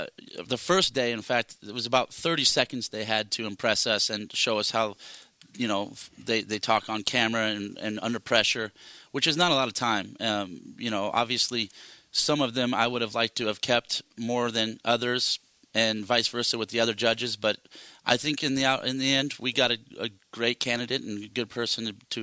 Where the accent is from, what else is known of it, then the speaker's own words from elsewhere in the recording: McMinnville, Oregon, United States; now in Portland, United States; I was born in McMinnville, lived there in a mortuary for pretty much my whole growing up, and moved to Portland when I was about 18 or so.